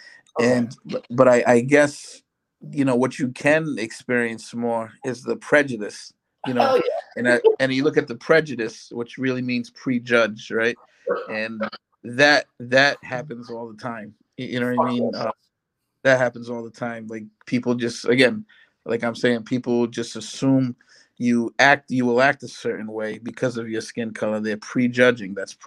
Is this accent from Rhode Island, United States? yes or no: yes; Pawtucket, Rhode Island, United States; also born or lived in Central Falls / Providence; now in Lincoln, United States; I grew up in Pawtucket, Central Falls, Providence. I bounced around all over the place